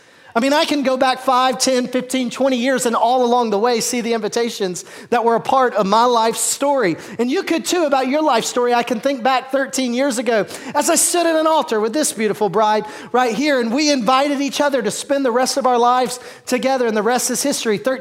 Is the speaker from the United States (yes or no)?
yes; the South, United States; I am from the South. Go Razorbacks.